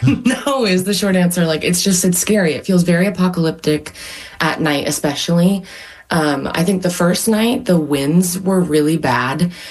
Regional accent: Washington, United States; And for me, I'm from Washington and I'm from the west side of Washington. I don't know about fires.

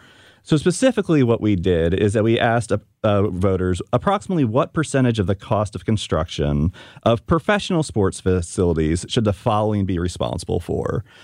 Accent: St. Louis, Missouri, United States; I was born and raised in St. Louis, and people ask me, who do I follow?

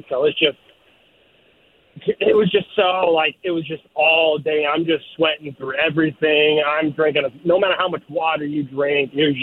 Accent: United States; You know, I'm originally from the Washington area, so I'm used to maybe maxing out at 80, 90 degrees for like a week.

